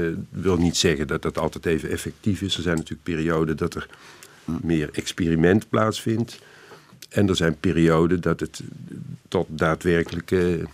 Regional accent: North Brabant, Netherlands; born there; ik ben eigenlijk na mijn studieperiode aan de Rijksacademie in Amsterdam weer teruggegaan naar Brabant, waar ik geboren ben.

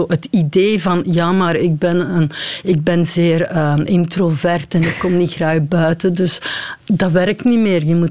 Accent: Burcht, Flanders, Belgium; Dus ik ben van Burgt, dat is aan de linkeroever van Antwerpen.

